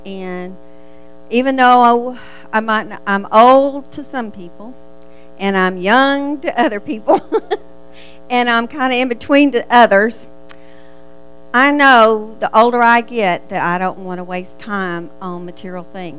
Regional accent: Texas, United States; accent: Texas; You can tell I still got my Texas accent. Yeah. I'm still, you can take the girl out of Texas, but you can't take the Texas out of the girl.

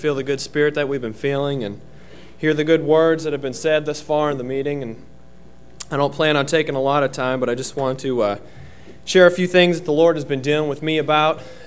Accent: Russellville, Kentucky, United States; I'm from Russellville, Kentucky.

